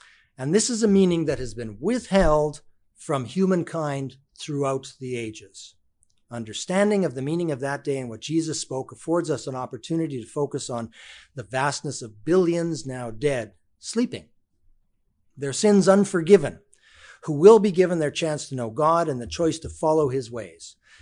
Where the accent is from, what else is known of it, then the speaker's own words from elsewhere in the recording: Canada; I'm Canadian, which means that as a Commonwealther, sometimes we have vocabulary that might be a little bit different.